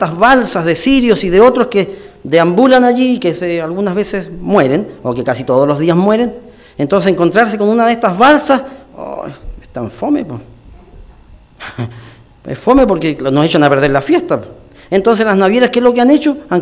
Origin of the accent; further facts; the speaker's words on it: Osorno, Los Lagos, Chile; born there; also born or lived in Temuco / Valdivia; Yo nací en Osorno, viví, estudié en Temuco y viví en Valdivia.